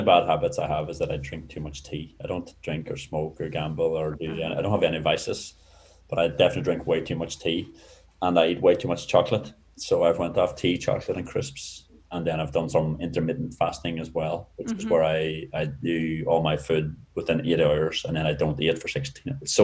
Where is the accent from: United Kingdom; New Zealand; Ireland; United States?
Ireland; And I grew up in Ireland in a village surrounded by women, my cousins, aunts, neighbors.